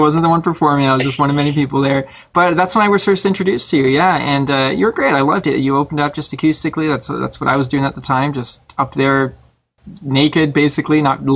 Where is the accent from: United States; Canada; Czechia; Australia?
Canada; Toronto, Ontario; We're just from Toronto area, so it's not a big deal to go to Buffalo